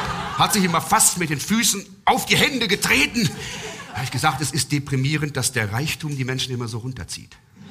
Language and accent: German; Braunschweig, Lower Saxony, Germany; Ich komme aus Braunschweig. Das kennen Sie vielleicht vom Vorbeifahren. Das ist halb so groß wie der Friedhof Melaten, aber doppelt so tot.